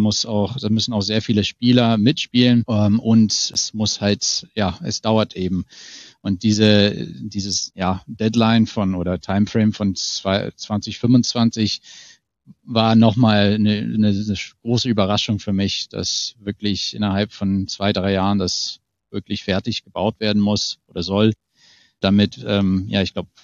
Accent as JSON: {"language": "German", "town": "Hamilton", "region": "Ontario", "country": "Canada", "second_language": "German", "said": "ich komme, wie gesagt, aus Ontario, da also aus die Ecke von Hamilton"}